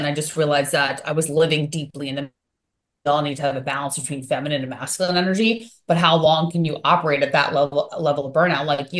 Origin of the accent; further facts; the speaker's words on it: New York, United States; But so I'm from New York, so I get that.